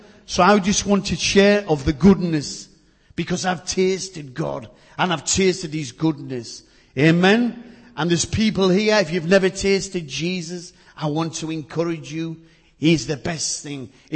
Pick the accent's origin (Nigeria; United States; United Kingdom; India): United Kingdom; Middlesbrough, North East England; I'm from Middlesbrough.